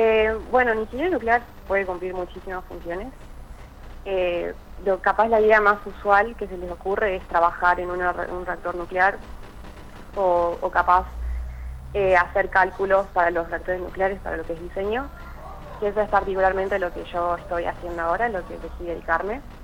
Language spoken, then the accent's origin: Spanish; Salta, Argentina; yo soy de Salta, estudié en la Universidad de Salta, la pública